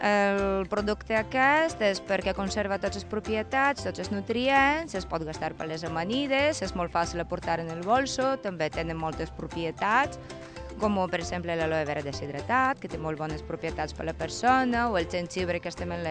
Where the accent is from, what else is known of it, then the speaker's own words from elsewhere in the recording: Sueca, Valencian Community, Spain; Sí, som de Sueca a València, de les Albuferes de València